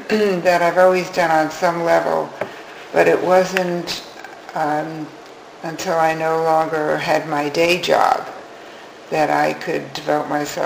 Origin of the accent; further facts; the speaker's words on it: New York City, New York, United States; I grew up in New York City, and it was fabulous